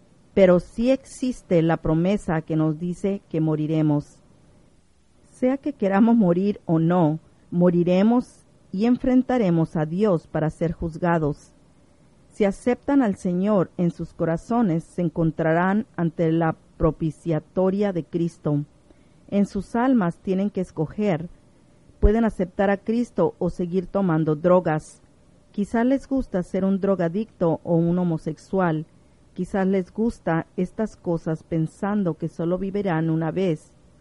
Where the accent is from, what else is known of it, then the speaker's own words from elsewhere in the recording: Detroit, Michigan, United States; Yo fui criado en Detroit, Michigan, donde hay millones de personas.